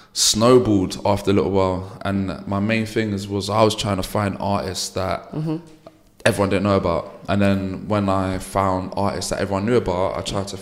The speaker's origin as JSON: {"language": "English", "region": "London", "country": "United Kingdom", "said": "So I'm originally from West London."}